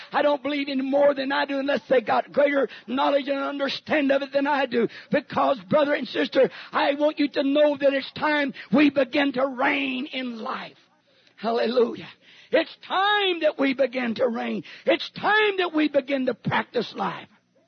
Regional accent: California, United States; I said, yeah, I grew up in California, but I was too young to be preaching at that time.

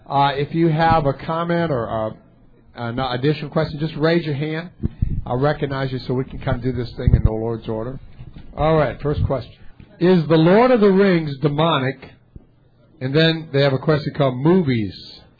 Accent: New Orleans, Louisiana, United States; our people all my life have accused me from being from the Bronx because of my accent. But I'm from New Orleans. I was from New Orleans.

